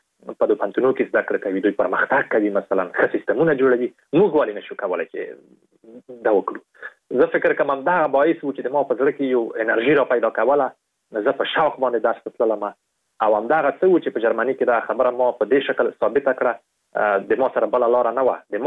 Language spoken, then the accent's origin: Pashto; Afghanistan; زه د افغانستان یم